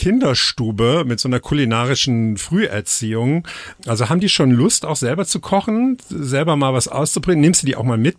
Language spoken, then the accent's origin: German; Rhineland, Germany; born there; now in Falkensee, Germany; Ich wohne ja als gebürtiger Rheinländer seit 2,5 Jahren im Berliner Speckgürtel, im östlichsten Zipfel des Havellandes. Ich sag den Ort Falkensee, also technisch in Brandenburg.